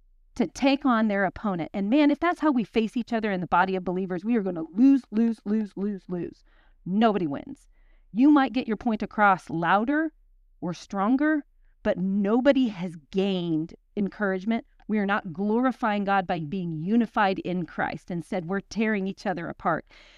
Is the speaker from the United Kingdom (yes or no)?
no; Kansas, United States; Now, I'm from Kansas, where good dirt is not hard to find.